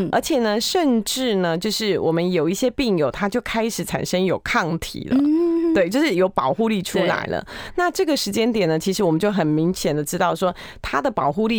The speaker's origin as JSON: {"language": "Chinese", "country": "Taiwan", "said": "好，这个是我们台湾人应该算是很经典的问题哈"}